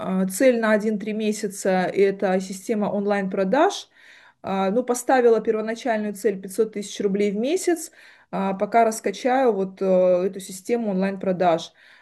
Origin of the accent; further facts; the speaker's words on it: Makhachkala, Dagestan, Russia; born there; also born or lived in Saint Petersburg; now in Moscow, Russia; Мне 39 лет. Я родилась в Махачкале, в Дагестане. Живу в Москве. Живу давно здесь.